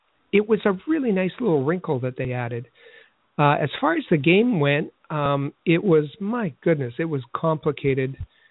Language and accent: English; Montreal, Quebec, Canada; I said I was from Montreal.